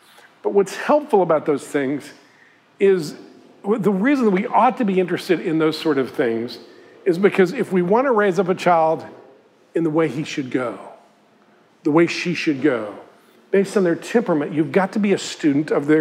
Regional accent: Tennessee, United States; I'm from East Tennessee

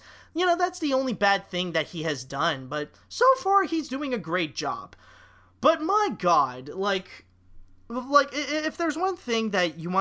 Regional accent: Canada; even though, yes, I am Canadian

